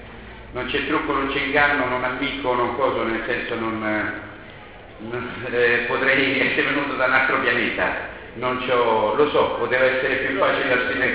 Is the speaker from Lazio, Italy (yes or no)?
yes; Rome, Lazio, Italy; Sono romano però non sono furbo